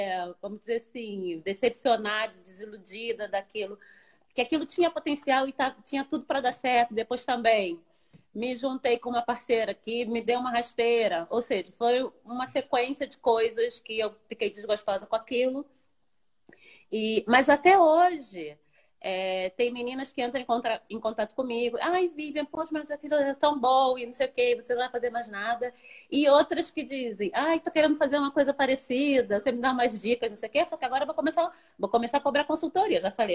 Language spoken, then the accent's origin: Portuguese; Brazil; Ah, porque eu sou brasileira e trabalhar em tal lugar não vão me aceitar